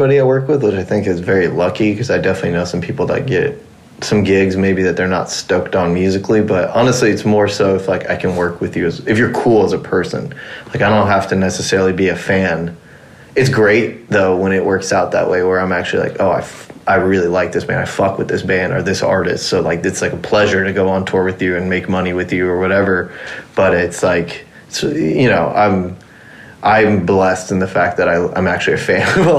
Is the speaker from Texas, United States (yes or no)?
yes; Dallas, Texas, United States; Born and raised in North Texas, like that's where they immigrated from Iran to, and grew up in Dallas